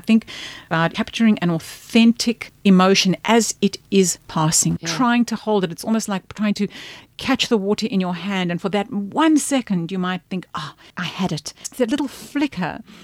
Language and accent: English; South Africa; now in Australia; We emigrated from South Africa in 2001 and came to Australia.